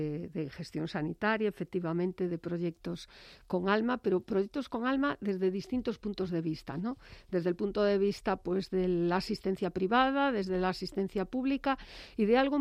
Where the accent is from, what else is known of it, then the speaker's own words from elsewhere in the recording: Galicia, Spain; nos sentimos gallegos, pertenecemos, somos españoles